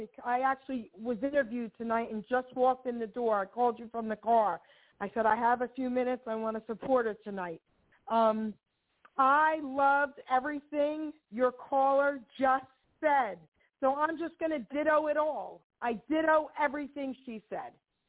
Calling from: New Jersey, United States; I'm calling from New Jersey.

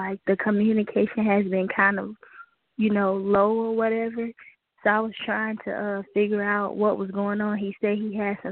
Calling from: South Carolina, United States; I'm calling from South Carolina.

